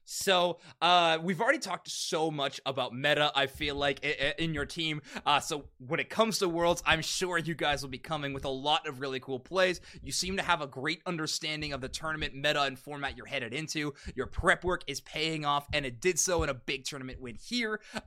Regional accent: Canada; now in United States; I am Canadian, so we say it too, but I've been living in the States too long.

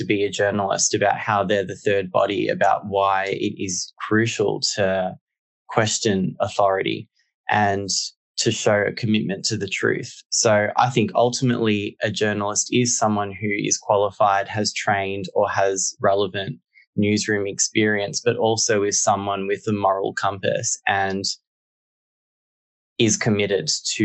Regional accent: Australia; I'll give you a recent example, if I can, in my home country. Just a few days ago, there was a man who stabbed 6 people to death at a large shopping center in Sydney.

